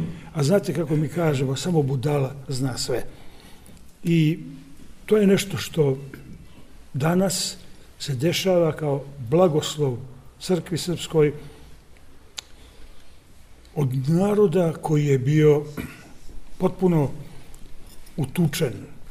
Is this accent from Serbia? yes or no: no; Kotor, Montenegro; Ja dolazim iz Kotora, koji je danas u Crnoj Gori. Boka Kotorska nikad nije bila Crna Gora, ali ugurana je u Crnu Goru, tako da se može reći da sam došao iz Crne Gore.